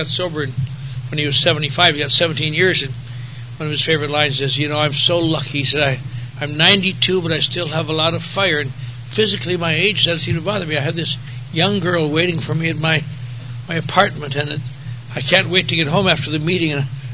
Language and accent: English; Eau Claire, Wisconsin, United States; you know, I grew up in a little town called Eau Claire, Wisconsin, which is not far from here. And I was raised in the Norwegian Lutheran Church.